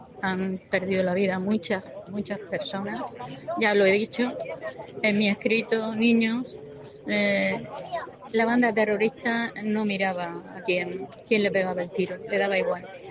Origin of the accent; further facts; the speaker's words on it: Murcia, Region of Murcia, Spain; Todos somos de Murcia, sí.